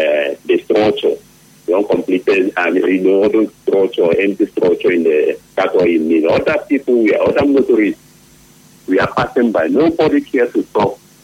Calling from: United States; I'm calling you from America.

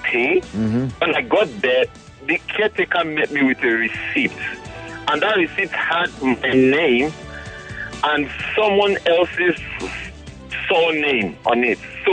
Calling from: Lagos, Nigeria; I'm calling from Lagos.

